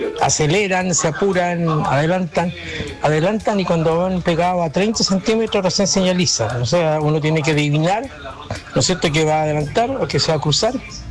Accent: Limache, Valparaíso, Chile; now in Osorno, Chile; yo la verdad que vengo de Limache. Estoy un año y medio menos acá

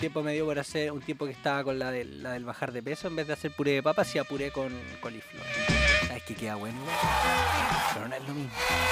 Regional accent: Chile; Yo soy un chileno tradicional.

